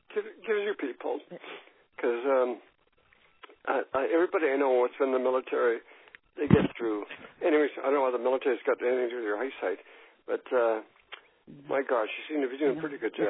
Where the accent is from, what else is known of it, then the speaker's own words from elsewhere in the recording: Edmonton, Alberta, Canada; I'm from Edmonton, Alberta, Canada.